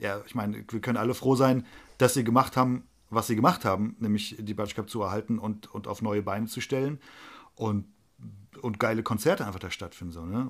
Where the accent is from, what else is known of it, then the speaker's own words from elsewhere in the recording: Frankfurt, Hesse, Germany; Ich bin in Rödelheim aufgewachsen, die ersten 30 Jahre meines Lebens. Und Rödelheim ist super und hat halt Ewigkeiten so ein Schattendasein irgendwie gefristet innerhalb von Frankfurt.